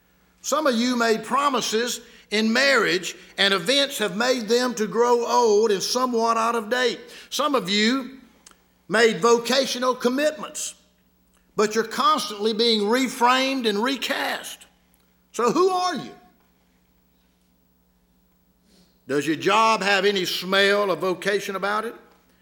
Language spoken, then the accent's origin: English; Albany, United States; When I was growing up in Albany